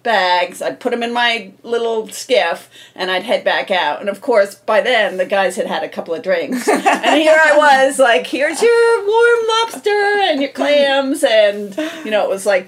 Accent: Tenants Harbor, Maine, United States; I grew up spending my summers here in Tennant's Harbor, and my very first job was delivering lobsters from this wharf that we're at right now

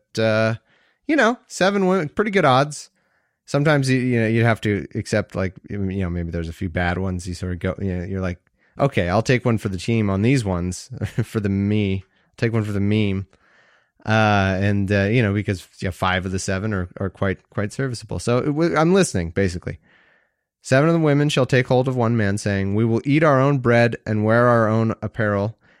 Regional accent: United States; accent: American; My American accent says haughty daughters, which sounds like haughty, like H-O-T-T-I-E

